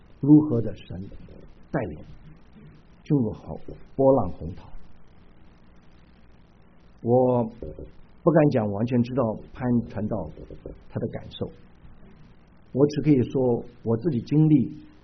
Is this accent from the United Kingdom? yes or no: no; China; 我们中国人很坏，我们骂人呢，不是骂你，是骂你妈妈